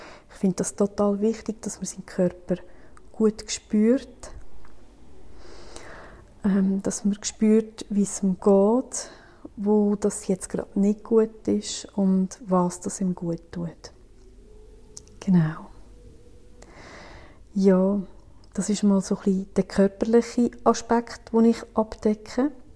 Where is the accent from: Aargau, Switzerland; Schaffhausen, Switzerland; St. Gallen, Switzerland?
Aargau, Switzerland; Villmergen; Und ich komme aus Villmergen, Kanton Aargau.